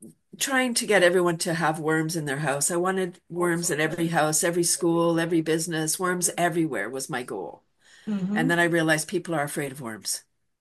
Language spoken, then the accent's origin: English; Toronto, Ontario, Canada; moved away as an adult; I'm from Toronto. I moved out of Toronto in 93, bought a house.